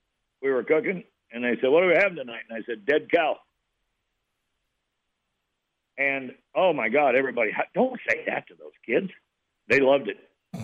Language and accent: English; Nevada, United States; I was raised at Horvath in Nevada, south of McDermott, north of Winnemucca.